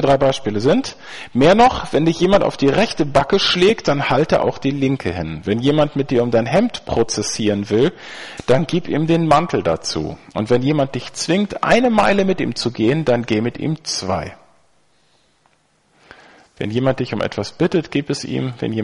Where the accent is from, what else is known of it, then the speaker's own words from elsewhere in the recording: Schleswig-Holstein, Germany; Ich komme aus Nordfriesland.